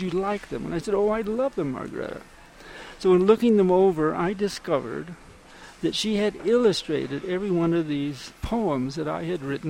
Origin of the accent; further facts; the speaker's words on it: Northwest, United States; I grew up in the Northwest with an Indian uncle and my father was a hunter, and we were just out in nature all the time.